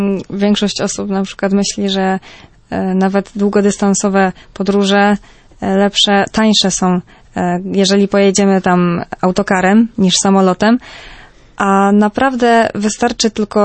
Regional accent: southern Poland, Poland; jest takie bardziej zgłębienie naszej polskiej ziemi, szczególnie południa, skąd pochodzę, a w szczególności właśnie gór, bo mieszkam niedaleko gór

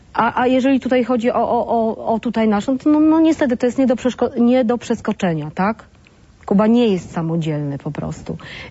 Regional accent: Toruń, Kuyavian-Pomeranian Voivodeship, Poland; jestem z Torunia

